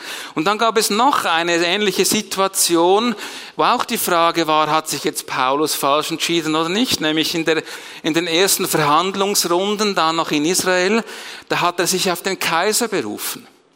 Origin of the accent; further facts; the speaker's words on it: Switzerland; Als Schweizer würde ich doch sagen, wenn du die Freiheit wählen kannst und die Gefangenschaft, dann wählst du logischerweise die Freiheit.